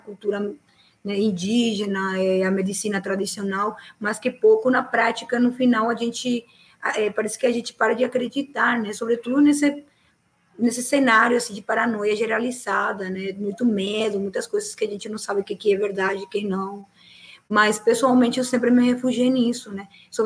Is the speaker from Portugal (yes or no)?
no; Pará, Brazil; born there; como a gente chama, no Pará, lá onde eu nasci